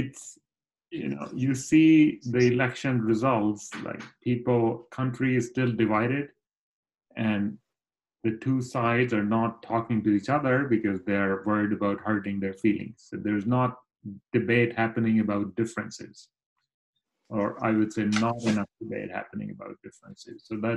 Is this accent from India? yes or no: yes; India; I grew up in India.